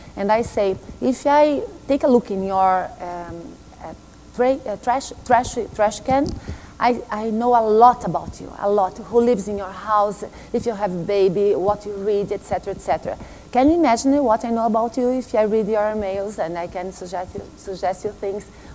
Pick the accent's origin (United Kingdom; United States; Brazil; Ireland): Brazil; English is a second language; I'm from Brazil, I forgot to say that.